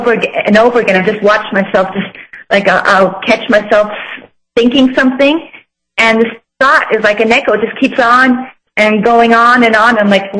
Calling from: Munich, Bavaria, Germany; I'm calling from Munich in Germany.

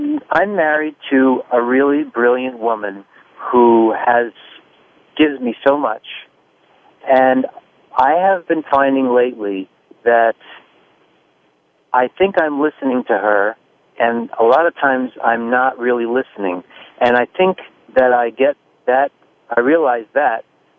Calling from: Bronx, New York, United States; I'm calling from the East Bronx, I believe.

